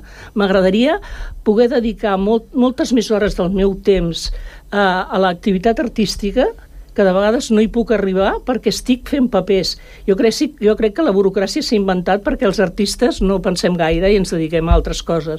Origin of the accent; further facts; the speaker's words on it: Catalonia, Spain; els catalans sempre ens pensem que som catalans i que som castellans, no? Ens pensem sempre que juguem amb dues llengües